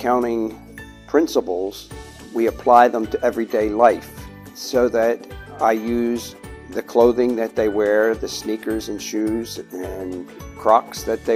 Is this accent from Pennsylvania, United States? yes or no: yes; Mount Airy, Pennsylvania, United States; Yes, I grew up down here in Mount Airy, which is about a mile down the road